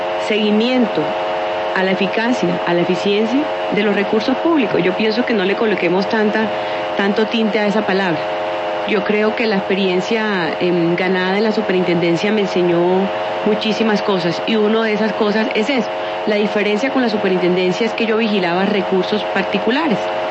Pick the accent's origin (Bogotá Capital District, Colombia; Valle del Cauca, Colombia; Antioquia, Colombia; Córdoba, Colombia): Córdoba, Colombia; Tierra Alta; born there; now in Bogotá, Colombia; Nací en Tierra Alta, Córdoba, imagínese. Pero ya me dicen que soy cachaca, que soy supremamente cachaca, porque hace 23 años vivo en Bogotá.